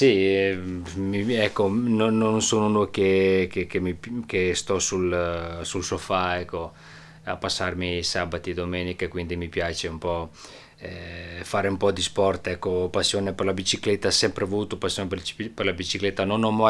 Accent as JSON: {"language": "Italian", "town": "Sanski Most", "region": "Federation of Bosnia and Herzegovina", "country": "Bosnia & Herzegovina", "second_language": "Italian", "moved": "yes", "said": "è partito un convoglio da Sanski Most, cioè del mio paese, e di circa un 300 persone, siamo usciti dai pullman, camion, macchine, su un passo Monte Vlašić, e poi siamo scesi a piedi verso Travnik"}